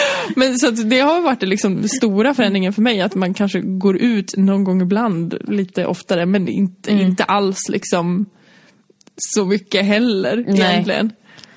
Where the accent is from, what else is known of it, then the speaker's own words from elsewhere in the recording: Malung, Dalarna County, Sweden; hemma i Malung så var det typ så här